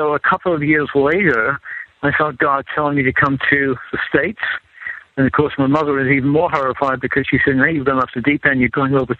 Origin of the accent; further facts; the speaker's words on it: England, United Kingdom; born there; I was born in England. I grew up in a pretty privileged background. I went to a school in South England called Claysmore School